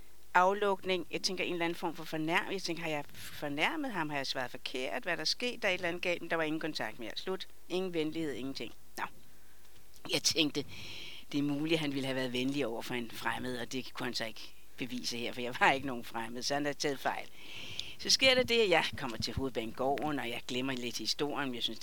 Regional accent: Copenhagen, Capital Region of Denmark, Denmark; Jo, jeg kommer fra København, altså jeg er på vej hjem.

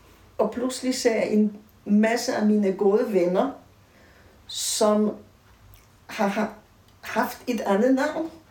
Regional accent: Poland; now in Denmark; da jeg rejste ud af Polen, så var jeg som palæstinenser, fordi jeg var uden statsborgerskab.

